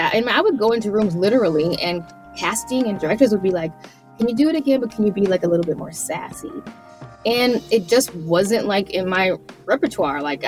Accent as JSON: {"language": "English", "region": "Iowa", "country": "United States", "tie": "born or raised there", "said": "because I grew up in Iowa. I'm from Iowa."}